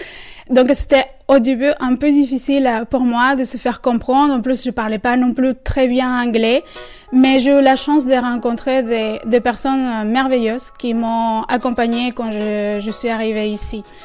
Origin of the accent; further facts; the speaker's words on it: Caracas, Capital District, Venezuela; now in Limoges, France; je venais de Caracas, que c'est la capitale du Venezuela, donc il a 5 millions d'habitants. C'est vraiment comme vivre à Paris.